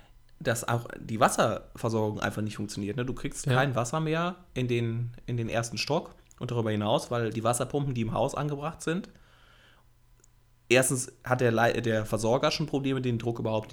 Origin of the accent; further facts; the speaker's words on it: Rhineland, Germany; Ja, gut, also als Rheinländer, die Düsseldorfer hätten keine Chance.